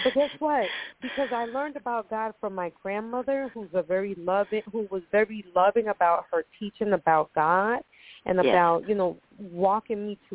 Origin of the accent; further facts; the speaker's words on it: Costa Rica; And I grew up in Costa Rica, so we were, I mean, everybody has their own story.